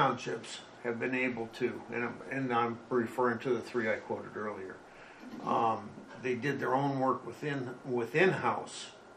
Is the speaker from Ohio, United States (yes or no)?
yes; Oberlin, Ohio, United States; I'm from Oberlin. My family's been in this area for 250 years or so